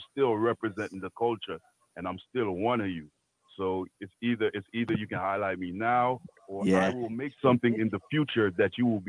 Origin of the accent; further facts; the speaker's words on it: United States; When it comes to me, I'm an American dancehall artist.